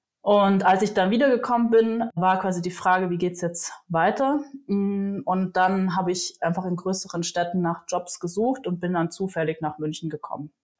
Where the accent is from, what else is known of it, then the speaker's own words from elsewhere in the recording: Trentino-Alto Adige, Italy; Ich stamme ursprünglich aus Südtirol. Dem deutschen Publikum wird es bekannt sein von dem einen oder anderen Skiurlaub. Wir wohnen in den Dolomiten, also wirklich im schönsten Bereich von Südtirol in der Nähe von Bozen. Ich bin in einem sehr kleinen Bergdorf aufgewachsen